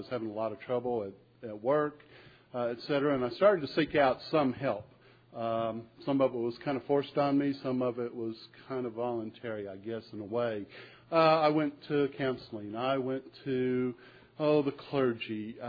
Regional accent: Corpus Christi, Texas, United States; I'm from Corpus Christi, Texas.

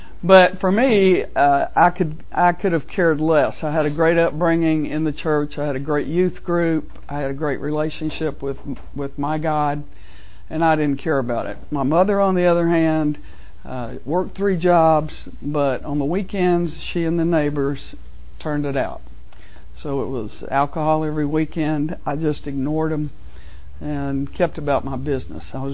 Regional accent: California, United States; born there; So I was born in California. Only stayed there for a year and a half.

